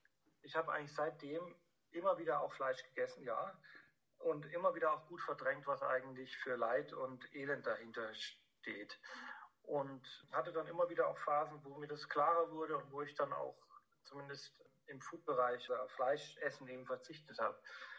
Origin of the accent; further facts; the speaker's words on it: Bavaria, Germany; und ich bin in Oberfranken aufgewachsen, in einer sehr fleischlastigen Gegend auch.